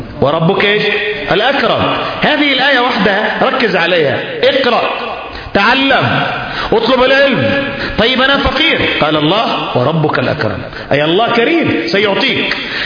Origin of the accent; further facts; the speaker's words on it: Yemen; هنا في بلادنا اليمن